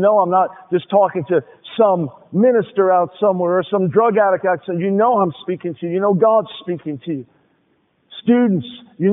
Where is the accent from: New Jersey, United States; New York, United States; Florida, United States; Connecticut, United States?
New York, United States; Now, I often, in describing my background, my wife and I, we're Jews from New York, and sarcasm just runs in our blood.